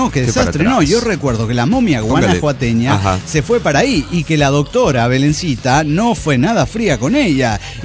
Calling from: General Güemes, Salta, Argentina; de General Güemes, Salta, Argentina.

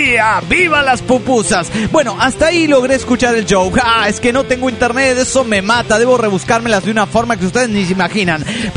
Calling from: Ferrara, Emilia-Romagna, Italy; Spanish is a second language; de Ferrara, Italia.

